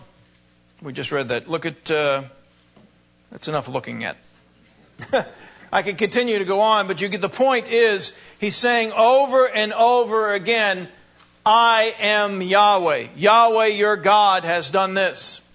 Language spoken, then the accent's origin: English; New Hyde Park, New York, United States; born there; I was born in New Hyde Park, Long Island.